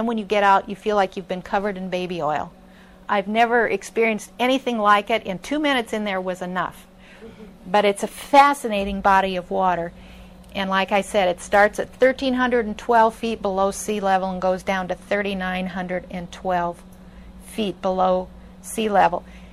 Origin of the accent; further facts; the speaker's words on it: Midwest, United States; when I think about pasture land, I'm from the Midwest, so I think about, you know, knee-high wheat and alfalfa and all these kind of things.